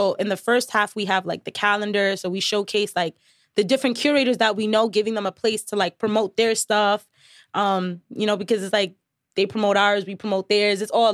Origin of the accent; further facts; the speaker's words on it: New York City, New York, United States; Because I feel like as a New Yorker, we go through our everyday lives of like business, business, business, got to get to the grind